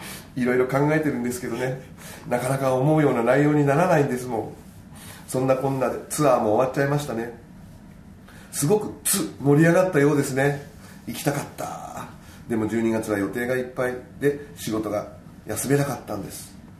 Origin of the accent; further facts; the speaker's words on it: Kansai, Japan; 片やおしゃれな関東人、こっちはベタベタな関西人ですから